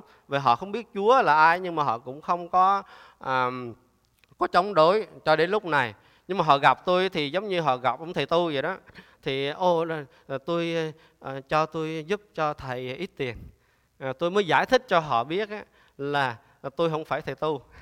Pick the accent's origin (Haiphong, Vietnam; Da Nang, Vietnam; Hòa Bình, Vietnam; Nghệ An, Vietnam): Da Nang, Vietnam; tôi dân biển, tôi dân Đà Nẵng. Từ nhỏ lớn lên á, là buổi sáng 5 giờ, 6 giờ sáng là đá banh ở ngoài biển.